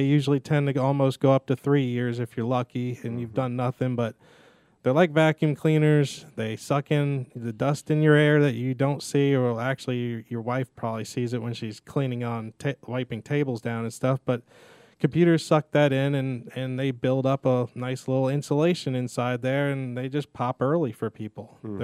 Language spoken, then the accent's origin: English; Pennsylvania, United States; born there; And my mom was born and raised in Clarksville, Georgia, moved to Pennsylvania.